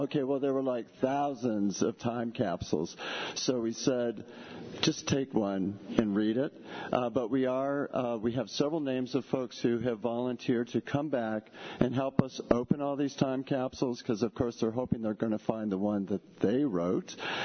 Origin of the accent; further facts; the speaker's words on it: Lansing, Michigan, United States; You know, many of you know I grew up here in Lansing